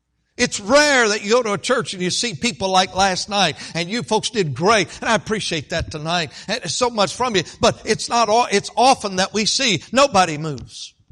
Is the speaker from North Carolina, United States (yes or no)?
yes; Statesville, North Carolina, United States; the time I was born up until I was about 10 years old, we had the privilege to attend a church in my hometown in Statesville.